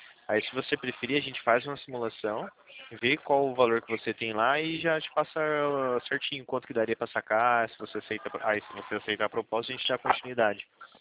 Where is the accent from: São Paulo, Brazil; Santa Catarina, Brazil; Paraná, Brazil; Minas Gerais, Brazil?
São Paulo, Brazil; Aqui a gente é do interior de São Paulo.